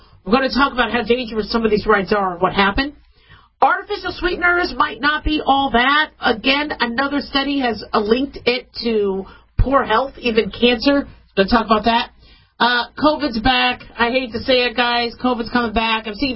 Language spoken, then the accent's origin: English; California, United States; born there; I was born in California, so it's very, very hard to still not have a toe in or a foot in because it's beautiful. Home is home.